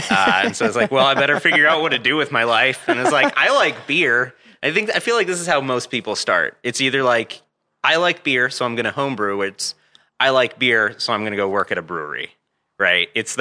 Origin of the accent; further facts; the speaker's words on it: Sandy, Utah, United States; also born or lived in Massachusetts; And I was born in Massachusetts, and then when I was about 5, we moved here to Utah.